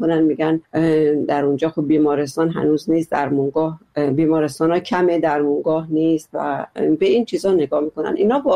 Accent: Iran

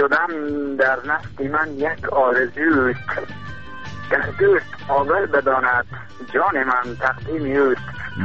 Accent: Herat, Afghanistan; تنها هستم از هراتم کنم

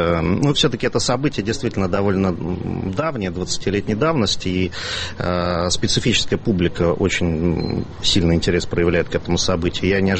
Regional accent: Moscow, Russia; даже я, москвич

